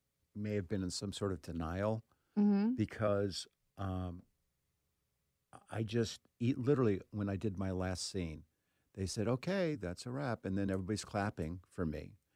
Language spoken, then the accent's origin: English; Minneapolis, Minnesota, United States; It was a whirlwind to be. I'm from Minneapolis, St. Paul originally, so